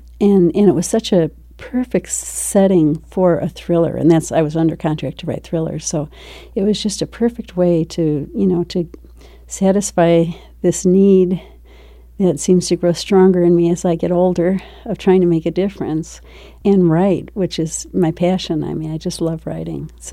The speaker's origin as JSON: {"language": "English", "town": "Chicago", "region": "Illinois", "country": "United States", "tie": "born or raised there", "said": "every year we came out west, even though I grew up in Chicago."}